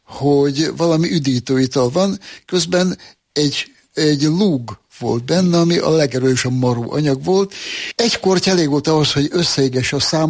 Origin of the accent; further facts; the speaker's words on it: Endrőd, Békés, Hungary; Hát én Endrőd vagyok, most Gyumendrő a nev, akkor még Endrőd volt csak.